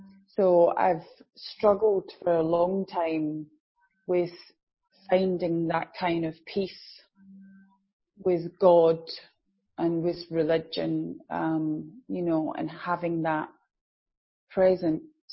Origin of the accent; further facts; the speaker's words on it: Glasgow, Scotland, United Kingdom; because my mother was a Catholic and my father is Protestant. So, and I grew up in Glasgow.